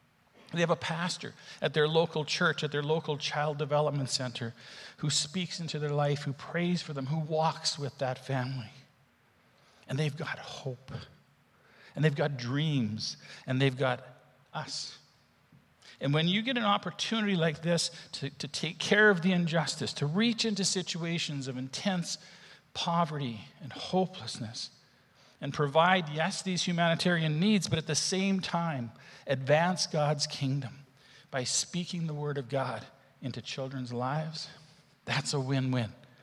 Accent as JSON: {"language": "English", "town": "Edmonton", "region": "Alberta", "country": "Canada", "tie": "born or raised there", "also_born_or_lived": "Calgary", "said": "and yes, I'm from Calgary. Get that out of your mind. I was raised in Edmonton."}